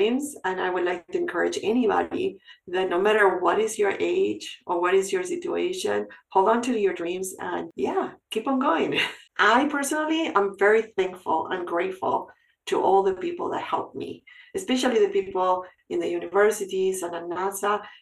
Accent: Buenos Aires, Argentina; Yes, I was born and raised in Buenos Aires to a very humble family.

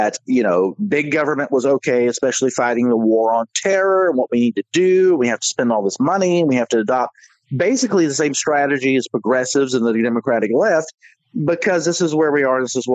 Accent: United States; I'm an American. I love my country.

